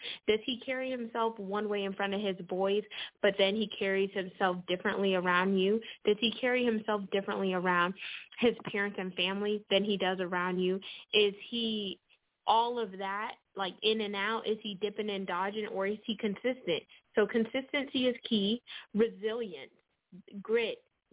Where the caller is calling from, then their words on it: Houston, Texas, United States; I'm calling in from Houston, Texas.